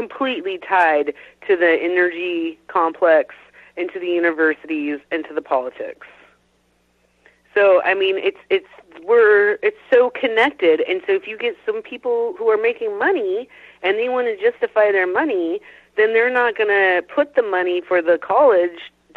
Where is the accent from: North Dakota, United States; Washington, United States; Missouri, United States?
Washington, United States; Tri-Cities; with me growing up in the Tri-Cities